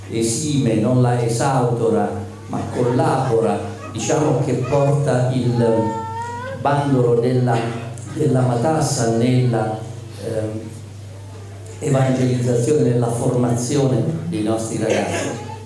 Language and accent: Italian; Apulia, Italy; perché vengo dalla Puglia